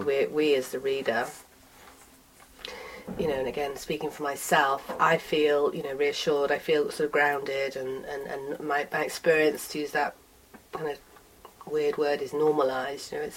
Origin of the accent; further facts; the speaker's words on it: London, United Kingdom; As a child, as a Londoner, as a psychologist.